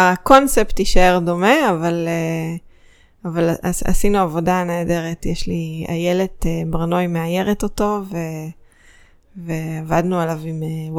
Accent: Petah Tikva, Central District, Israel; מפתח תקווה מכפר גנים. גדלתי שם בשכונה. הגענו לשם כשהייתי בכיתה ב', לפני כן היינו בפתח תקווה באזור אחר.

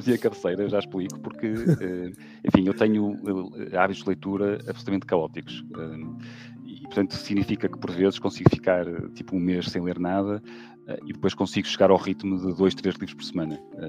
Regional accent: Portugal; olha, eu sou português

